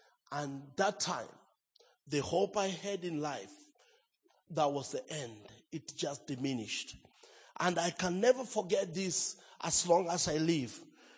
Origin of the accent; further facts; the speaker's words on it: Nakuru, Nakuru County, Kenya; born there; I was born in Kenya, in that town that I'm preaching right now called Nakuru.